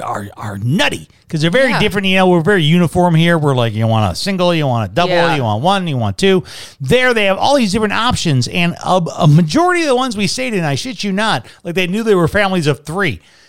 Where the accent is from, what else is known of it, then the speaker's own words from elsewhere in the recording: United States; I'm such an American when it comes to that.